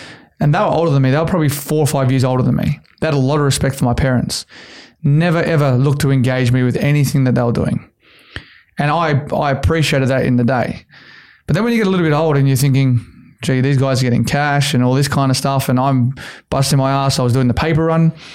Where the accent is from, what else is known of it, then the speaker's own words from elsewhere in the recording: Sydney, New South Wales, Australia; I grew up in Matraville, suburb here in the eastern suburbs. A lot of housing commission.